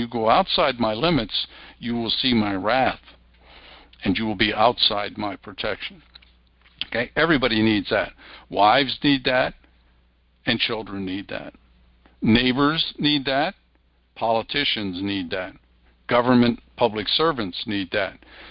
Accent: Wales, United Kingdom; I'm a Welshman, so we're kinsmen.

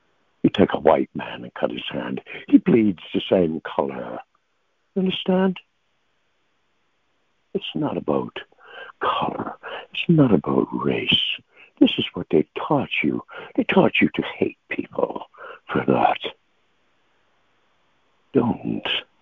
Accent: Newfoundland and Labrador, Canada; born there; I was born a slave in Newfoundland, Canada.

